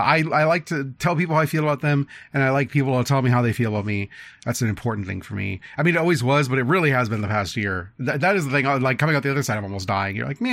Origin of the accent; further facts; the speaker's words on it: Midwest, United States; accent: Midwestern; My Midwestern thudding accent.